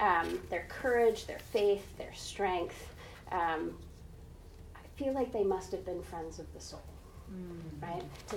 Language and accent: English; Hamilton, New York, United States; Colgate University and went to Hamilton. So that's my little part of heaven that I grew up in.